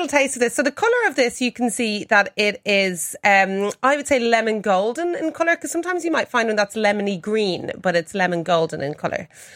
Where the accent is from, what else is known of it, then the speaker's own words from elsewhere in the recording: Bourgogne-Franche-Comté, France; English is a second language; I'm from Southern Burgundy, closer to where Mâcon is, Côte de Chalonnais